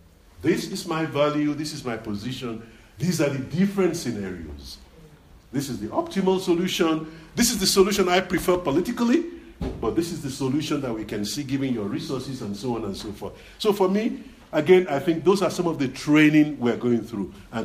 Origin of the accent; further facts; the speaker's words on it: Nigeria; South Africa, we contribute, at least as a Nigerian, I was taxed during the apartheid struggles.